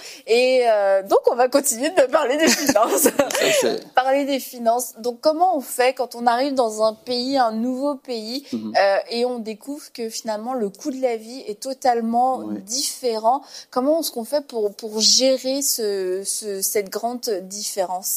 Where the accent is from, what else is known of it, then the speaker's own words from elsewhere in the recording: France; now in Canada; on a déménagé de la France au Canada, au Québec.